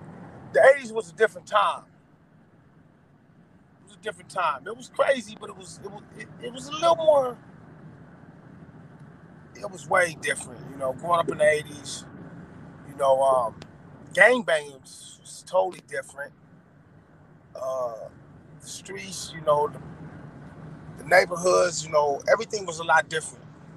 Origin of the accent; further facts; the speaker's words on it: California, United States; I'm from West California.